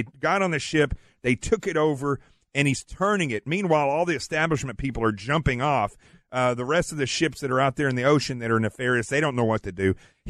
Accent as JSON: {"language": "English", "region": "Arkansas", "country": "United States", "said": "See, I'm from Arkansas, so we like to make up words."}